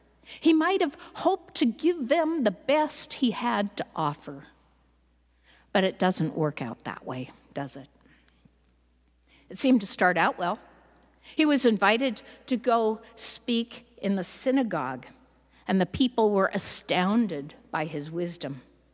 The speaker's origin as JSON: {"language": "English", "town": "Seattle", "region": "Washington", "country": "United States", "said": "I want to admit up front that I am from Seattle. But I'm from Seward Park, and Seward Park and Queen Anne are a long way apart, right?"}